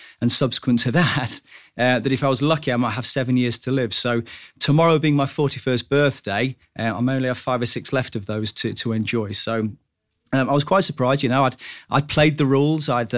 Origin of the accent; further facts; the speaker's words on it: North West England, United Kingdom; Okay, so I come down from Cheshire for this evening